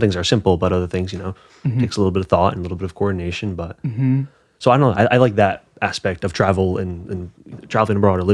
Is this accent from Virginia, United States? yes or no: yes; Quantico, Virginia, United States; also born or lived in Livingston, United States; Born in Livingston, New Jersey. There's a hospital down there, but I didn't really grow up there. I grew up in Quantico all my life.